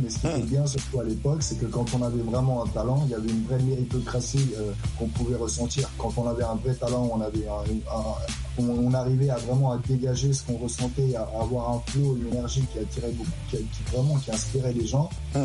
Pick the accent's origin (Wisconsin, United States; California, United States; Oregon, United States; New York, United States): New York, United States; Brooklyn; Moi, j'ai grandi aussi dans Manly, in the Bedside. in the Bedford-Stuyvesant section of Brooklyn. So j'étais sur Franklin and Green à l'époque, ou Franklin and Clifton, Tompkins and Vernon.